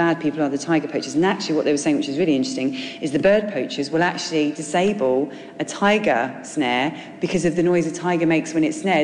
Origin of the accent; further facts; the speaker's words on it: England, United Kingdom; Being English, we're like, yes, we can.